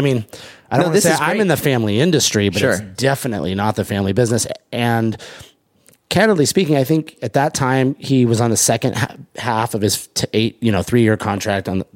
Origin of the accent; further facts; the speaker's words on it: Los Angeles, California, United States; In Los Angeles.